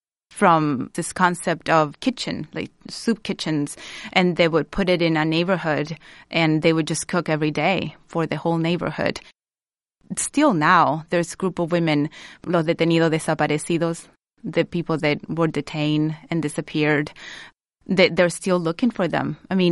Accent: Santiago, Santiago Metropolitan Region, Chile; English is a second language; now in United States; I'm originally from Santiago, Chile. Now, Chile is a democracy, but I grew up in a dictatorship.

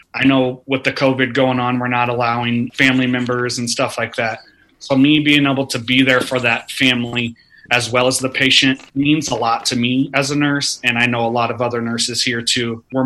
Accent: Pomeroy, Iowa, United States; now in Roland, United States; I am originally from Pomeroy, Iowa, up in northwest Iowa, and currently live in Roland, Iowa with my family.

